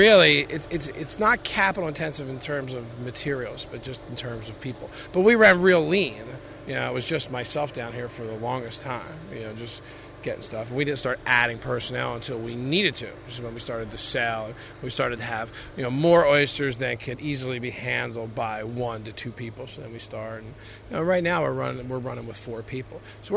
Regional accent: Philadelphia, Pennsylvania, United States; I grew up in the city. I grew up in Philadelphia, so I figured I got to get away from the city.

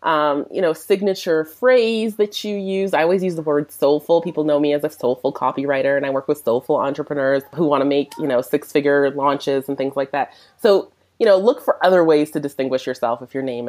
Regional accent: South Africa; I'm from South Africa originally. And I live back here in South Africa now.

